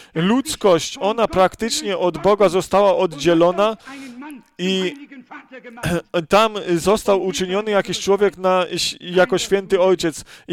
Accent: France; Polish is a second language; Ja jestem Francuzem

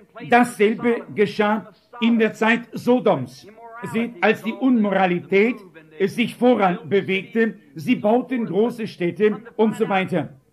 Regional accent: Arizona, United States; Ich bin ja aus Arizona und ich habe eine der großen Schulen vor kurzem betrachtet

